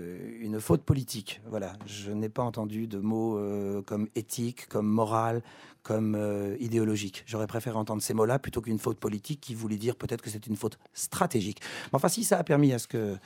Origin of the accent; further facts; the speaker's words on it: Argenteuil, Île-de-France, France; also born or lived in Algeria; J'ai grandi à Argenteuil, dans une banlieue chaude.